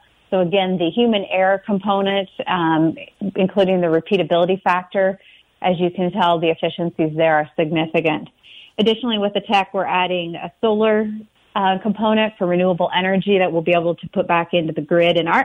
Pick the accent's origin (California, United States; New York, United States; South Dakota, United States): South Dakota, United States; You know, I grew up in South Dakota, and Western South Dakota is home to me.